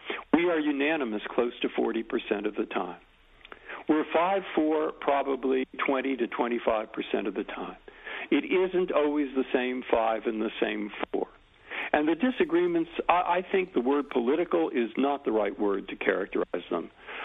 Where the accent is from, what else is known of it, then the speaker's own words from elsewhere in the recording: San Francisco, California, United States; I grew up in San Francisco.